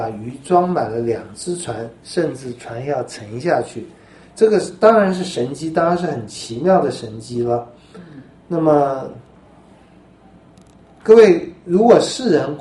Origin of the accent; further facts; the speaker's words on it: Taiwan; 照我们台湾人的商业头脑